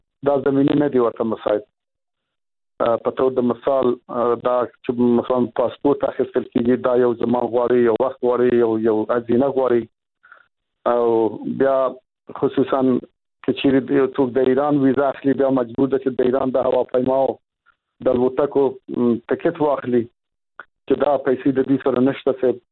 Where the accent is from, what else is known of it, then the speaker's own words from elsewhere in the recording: Afghanistan; زه خو په دې هیواد کې لوی شوی یم. صاحب د ژوند په افغانستان کې تیر کړی دی.